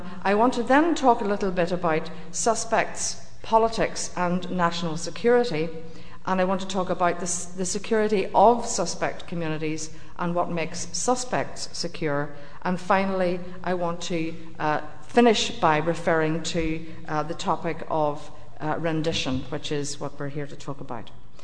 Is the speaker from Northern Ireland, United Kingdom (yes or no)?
yes; Northern Ireland, United Kingdom; I am, as you can tell from my accent, not from the south of England. I'm from Northern Ireland. I was 16 when the Troubles broke out in Northern Ireland